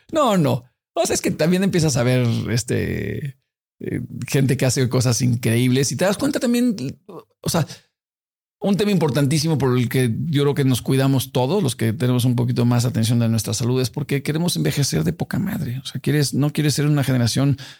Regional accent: Mexico; soy mexicano. No hay bronca.

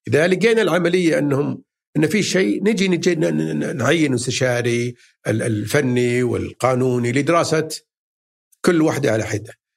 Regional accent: Riyadh, Riyadh Province, Saudi Arabia; من مصانع اللحوم عندنا في الرياض

